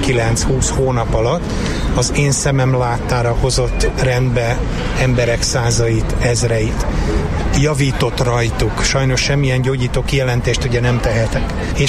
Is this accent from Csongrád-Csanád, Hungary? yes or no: yes; Szeged, Csongrád-Csanád, Hungary